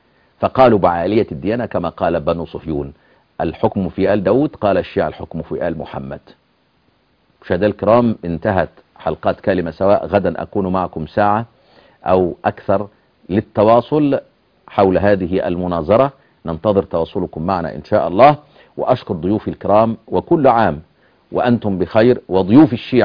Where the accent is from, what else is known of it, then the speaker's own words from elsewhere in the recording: Shanra, Beni Suef Governorate, Egypt; عندنا في مصر، يعني أنا قريتي فيها 5000 حافظ للقرآن فقط، سبحان الله، يسموها بلد القرآن، اسمها شنرة محافظة بني شويه.